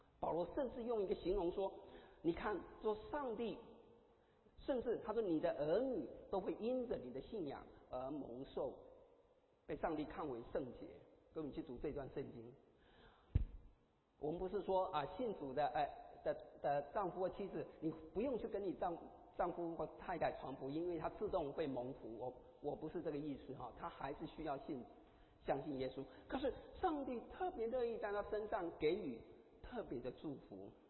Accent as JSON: {"language": "Chinese", "country": "China", "said": "那我们中国人很聪明，常想出这些话"}